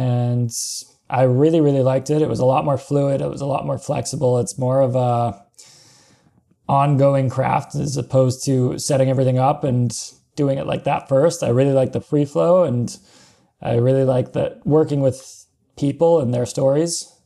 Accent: Canada; So we had some from US, I was from Canada, Vietnam, Nepal, all over.

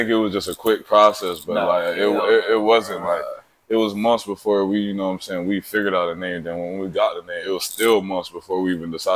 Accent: Little River, South Carolina, United States; I'm from Little River, South Carolina.

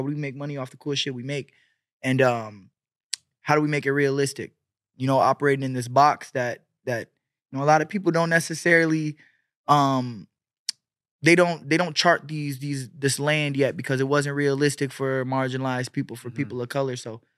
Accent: Long Beach, California, United States; now in Chicago, United States; So I'm from California originally, Long Beach, 7th and Terminal.

